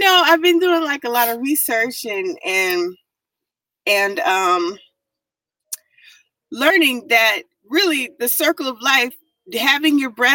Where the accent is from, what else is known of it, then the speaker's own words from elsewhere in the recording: West Coast, United States; So I'm from the West Coast.